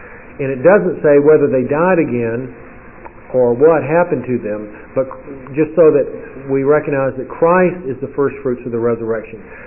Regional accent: Deep South, United States; I'm from the Deep South. That's not my normal mood.

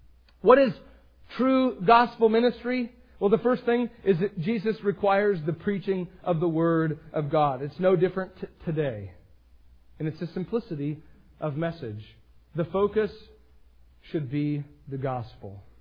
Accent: Astoria, Oregon, United States; I grew up in a fishing town. I grew up in Astoria, Oregon, and I've worked around fishermen.

